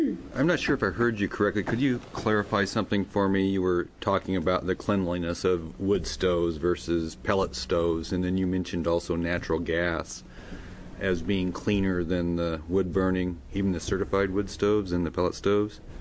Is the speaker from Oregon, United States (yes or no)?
yes; Eugene, Oregon, United States; I know I'm from the Eugene Springfield area where LRAPA has programs for alerts